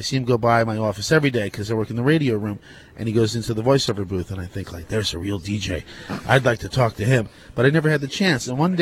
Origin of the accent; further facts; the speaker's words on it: Kearney, New Jersey, United States; also born or lived in Newark; Kearney. I was born in Newark and lived in Kearney most all of my life.